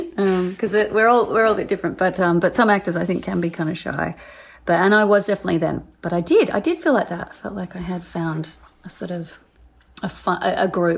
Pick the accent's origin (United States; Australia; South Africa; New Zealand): Australia; I'm Australian after all.